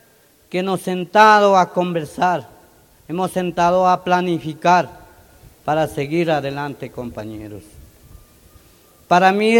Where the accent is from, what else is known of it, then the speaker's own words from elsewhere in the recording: San José del Tambo, Bolívar, Ecuador; vengo desde la provincia de Bolívar, del Cantón Chillanes, Parroquia San José del Tambo, Comunidad San Pablo de Amalí.